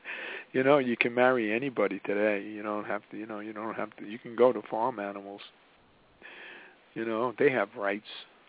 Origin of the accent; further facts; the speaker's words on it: New Jersey, United States; I'm from New Jersey. Yeah, I love to pay taxes.